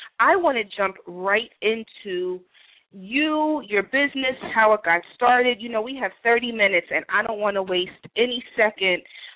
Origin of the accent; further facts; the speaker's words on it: New York, United States; accent: New York; I don't think I could run from my New York accent if I tried.